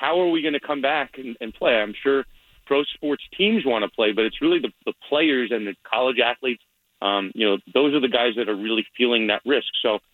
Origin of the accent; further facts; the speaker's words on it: New York, United States; I mean, I'm from New York, which is a little more conservative when it comes to reopening.